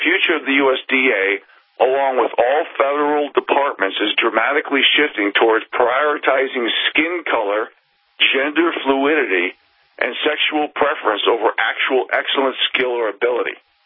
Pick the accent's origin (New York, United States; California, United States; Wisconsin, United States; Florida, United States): New York, United States; New York City; When I grew up in New York City, my plan A to get me to the Northern Rockies to do the mountain man thing